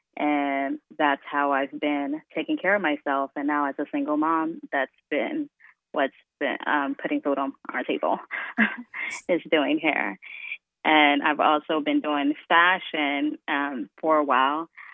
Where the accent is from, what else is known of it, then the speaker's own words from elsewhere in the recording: Israel; now in United States; So when I moved out here in 2009, because I'm from Israel, born and raised